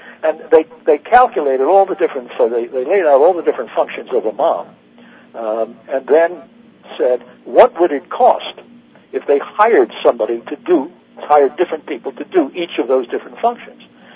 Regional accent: United States; Well, I'm being an American, I come with chemical optimism.

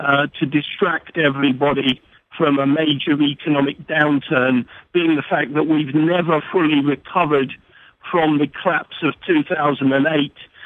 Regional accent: England, United Kingdom; I came over with Captain Cook, and I ducked. So, originally from England.

